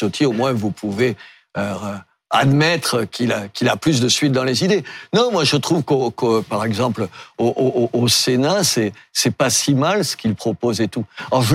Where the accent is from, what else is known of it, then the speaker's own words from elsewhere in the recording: Béziers, Occitanie, France; Moi, chez moi, à Béziers, ces trois dernières années